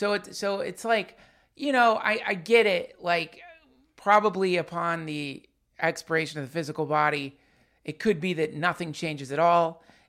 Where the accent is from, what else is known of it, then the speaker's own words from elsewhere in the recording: Hendersonville, North Carolina, United States; when I was growing up in Hendersonville, North Carolina.